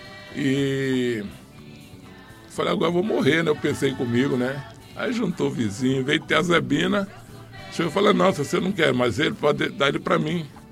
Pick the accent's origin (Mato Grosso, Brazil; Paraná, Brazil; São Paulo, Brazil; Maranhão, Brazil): Mato Grosso, Brazil; Vila Bela; E a gente viveu essa vida aqui em Vila Bela. Uma vida muito gostosa e boa. Eu saí de Vila Bela pela primeira vez em 1973 para ficar em Cuiabá.